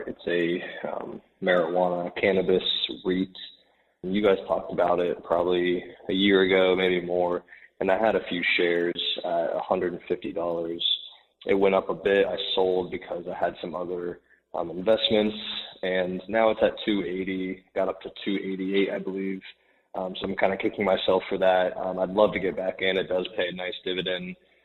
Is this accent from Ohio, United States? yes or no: yes; Columbus, Ohio, United States; I'm from Columbus, Ohio.